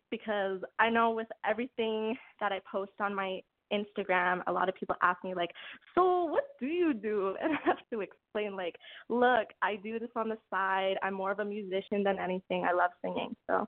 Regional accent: Calgary, Alberta, Canada; I'm from Calgary, Alberta. Not a lot of people know who that is. When I say Canada, they're like, oh, so you're from Toronto? But no, Alberta's on the west side of Canada.

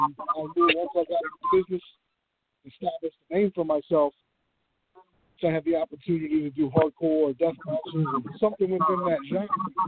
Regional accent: Northeast, United States; Growing up in the Northeast, CZW, EC, you know, and all the prevalent Northeast hardcore conventions are in this area.

